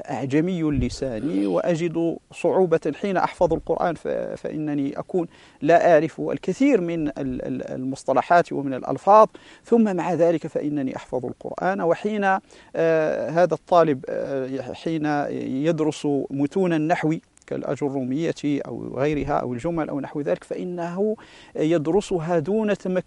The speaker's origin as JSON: {"language": "Arabic", "country": "Morocco", "said": "في هذه الأعصار المتأخرة في بلادنا المغرب"}